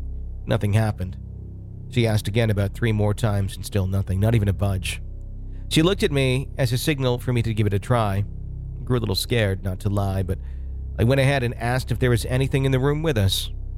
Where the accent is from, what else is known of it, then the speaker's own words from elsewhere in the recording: Philadelphia, Pennsylvania, United States; So a little background on me. I'm from Philadelphia. I'm 23 years old.